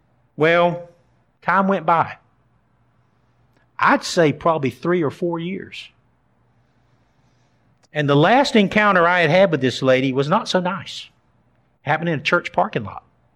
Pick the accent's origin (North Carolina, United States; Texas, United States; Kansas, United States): North Carolina, United States; Goldsboro; I'm from Goldsboro originally. That's a town about an hour and a half, 2 hours from here. Big claim to fame for Goldsboro is where Seymour Johnson Air Force Base is. Grew up there, spent most of my life there.